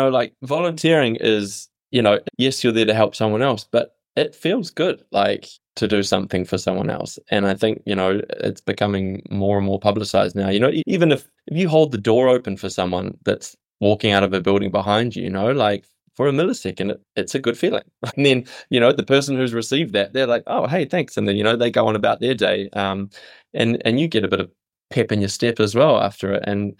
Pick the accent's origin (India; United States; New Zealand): New Zealand; I come from New Zealand and Kiwis are friendly